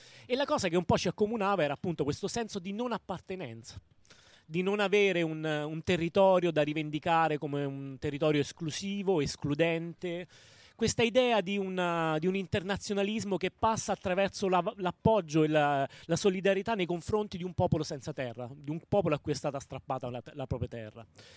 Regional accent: L'Aquila, Abruzzo, Italy; nella mia città natale, L'Aquila

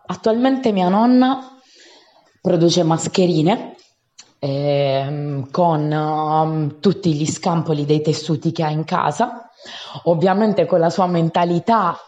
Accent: Bergamo, Lombardy, Italy; io vengo da Bergamo altissima, si sente dall'accento

